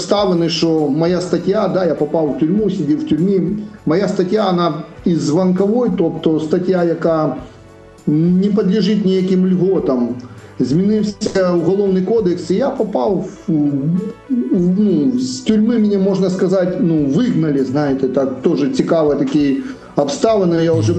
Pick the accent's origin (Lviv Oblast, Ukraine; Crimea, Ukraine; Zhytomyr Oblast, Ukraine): Crimea, Ukraine; Feodosia; born there; Я народився в місті Феодосія, це Крим, це зараз тимчасово окупована територія. В мене там залишились батьки, залишилась сестра молодша, на жаль. От. І я 75-го року народження